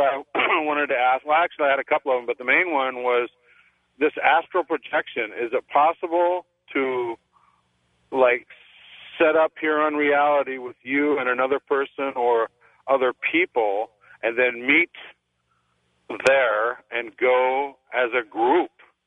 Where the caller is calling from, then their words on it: Honolulu, Hawaii, United States; In Honolulu.